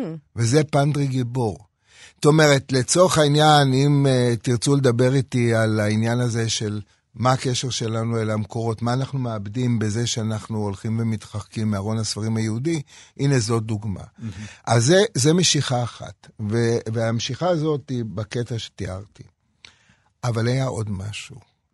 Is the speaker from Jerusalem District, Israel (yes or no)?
yes; Jerusalem, Jerusalem District, Israel; אני גדלתי בירושלים. לא גדלתי לא בתל אביב ולא ברחובות ולא בחיפה ולא בשום דבר אחר.